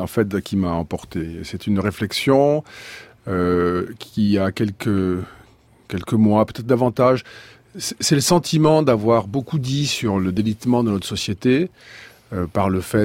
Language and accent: French; Rodez, Occitanie, France; je suis ruthénois et avéronnais, et que c'est une partie importante de ma vie. Je suis d'une famille avéronnaise, j'ai fait mes études jusqu'au bac à Rodez